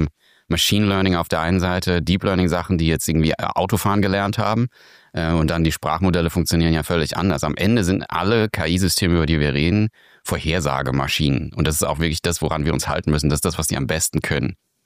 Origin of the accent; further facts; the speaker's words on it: United States; German is a second language; Und ich als Amerikaner muss man sich auch immer darstellen, mit was man anders macht als die anderen.